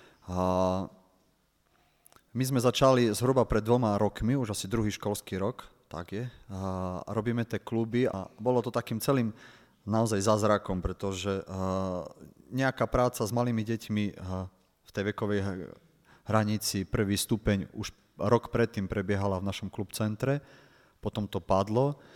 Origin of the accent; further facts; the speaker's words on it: Poprad, Prešov Region, Slovakia; som domáci z Popradu